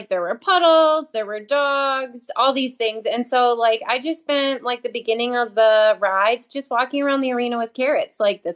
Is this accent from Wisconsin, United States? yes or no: no; Murrieta, California, United States; from Murrieta, California